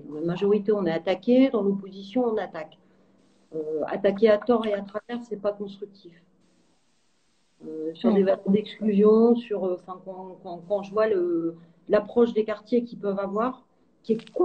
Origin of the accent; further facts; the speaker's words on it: Lille, Hauts-de-France, France; je suis lilloise.